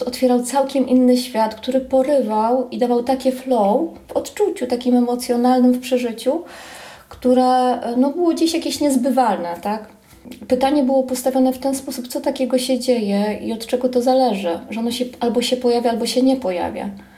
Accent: Lublin, Lublin Voivodeship, Poland; now in Olsztyn, Poland; Ja jestem z Lublina i do Olsztyna przeprowadziłam się za mężem, tak.

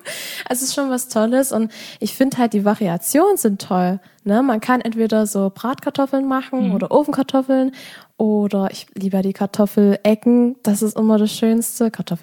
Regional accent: Saxony, Germany; So ist es bei uns im Erzgebirge.

